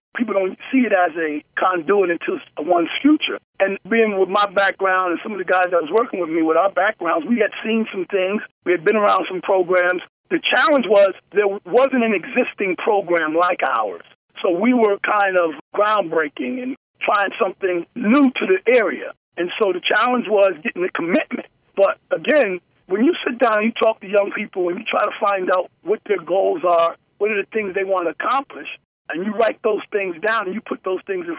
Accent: Paterson, New Jersey, United States; I come from Paterson, New Jersey, which is like North Camden, you know what I mean? That's in the northern part of the state of New Jersey.

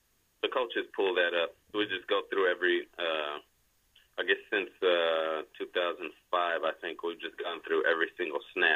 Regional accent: Los Angeles, California, United States; I know DeSean very well. We're both from Los Angeles area, so we keep in contact here and there.

